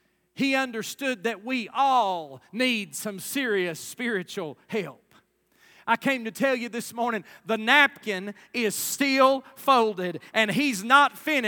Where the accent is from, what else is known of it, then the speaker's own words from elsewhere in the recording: Kentucky, United States; That happens to us when we go on vacation. People say, where are you from? We have to say, Kentucky. And they're like, yep, I knew it.